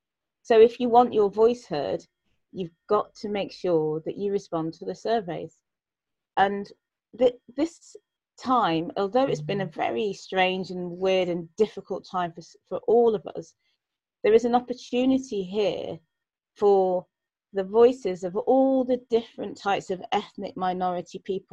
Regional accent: United Kingdom; I'm a black female, born and brought up in Britain. I have, my parents are, you know, I'm from a Nigerian descent. My parents are born in Nigeria.

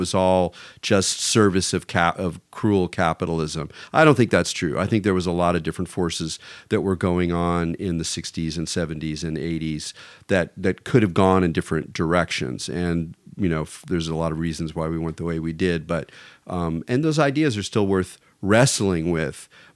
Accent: California, United States; it's been interesting for me as a Californian who's been thinking about California and enjoying it and exploring it my whole life

